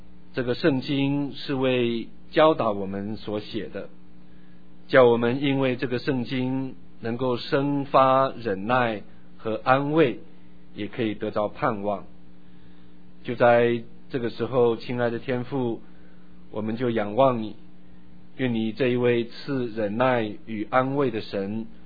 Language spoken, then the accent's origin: Chinese; China; 所以我们中国人才有一句话说